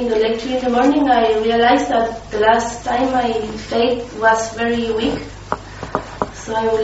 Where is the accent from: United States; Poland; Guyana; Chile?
Chile; English is a second language; I'm from Chile.